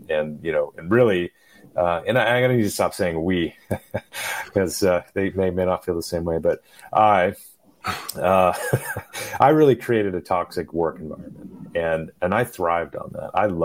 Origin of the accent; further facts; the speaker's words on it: Phoenix, Arizona, United States; So I grew up in Phoenix, Arizona, and essentially a lot of my friends, dads and family and football coaches, and they were all in the fire service.